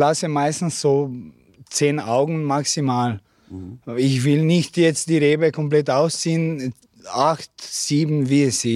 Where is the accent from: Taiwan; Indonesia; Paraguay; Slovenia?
Slovenia; Lenart; Ich komme aus Lenart.